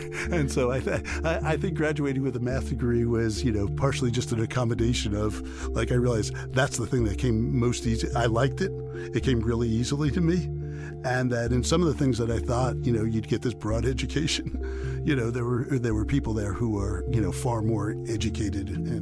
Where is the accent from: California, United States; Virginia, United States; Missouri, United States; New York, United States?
New York, United States; New York City; Yeah, I played a lot of basketball. And I grew up in New York City playing basketball.